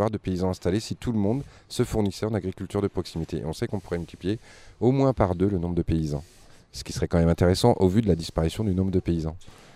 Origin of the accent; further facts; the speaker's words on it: Saint-Affrique, Occitanie, France; je suis de Sainte-Afrique et du Sud Aveyron